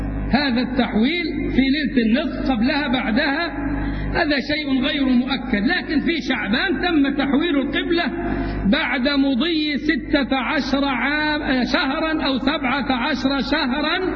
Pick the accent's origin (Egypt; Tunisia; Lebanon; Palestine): Egypt; سيما وقد أمنوا جانبنا كمصريين